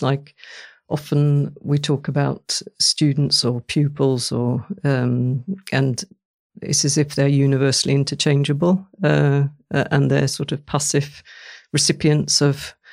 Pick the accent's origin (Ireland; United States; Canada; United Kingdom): United Kingdom; I grew up in Britain, similar experiences, I suppose.